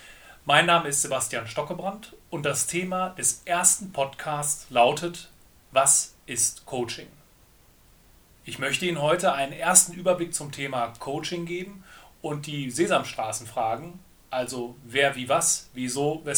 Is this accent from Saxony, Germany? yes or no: no; North Rhine-Westphalia, Germany; Ich stamme ja aus Westfalen